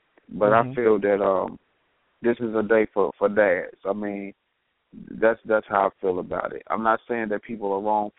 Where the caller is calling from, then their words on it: Cincinnati, Ohio, United States; calling from Cincinnati.